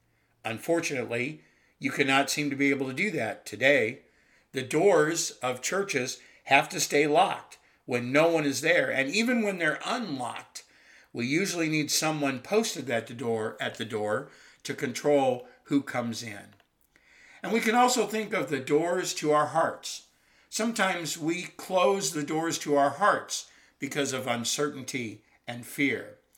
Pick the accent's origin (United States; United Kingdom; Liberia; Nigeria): United States; Missouri; I was born and raised in Missouri, and the unofficial motto for the state are two words, show me.